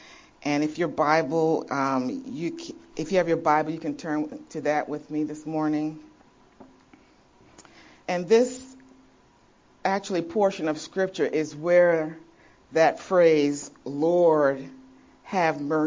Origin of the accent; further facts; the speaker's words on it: Jamaica; born there; I was born in Jamaica.